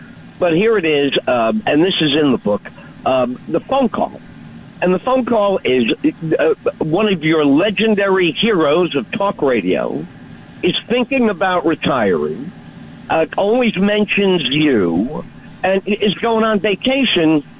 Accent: New York City, New York, United States; I'm from the Bronx.

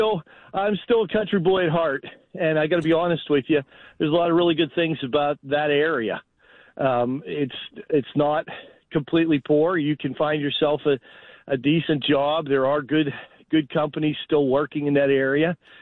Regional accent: North Washington, Pennsylvania, United States; now in Bucks County, United States; I'm in Bucks County, PA. Like a lot of folks, we moved out. But I grew up in North Washington, which is the suburbs of Emlinton.

